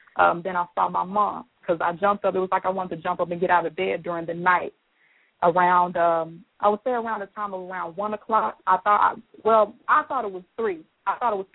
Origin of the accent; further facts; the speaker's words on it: Marianna, Arkansas, United States; I'm from Arkansas. I'm from a little town in Arkansas called Marianna. It's about an hour from Memphis.